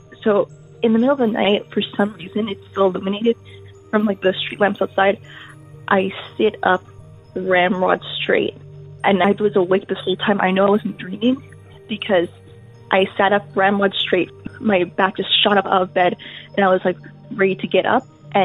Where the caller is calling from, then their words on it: Canada; I'm calling from Canada. I'd like to remain anonymous.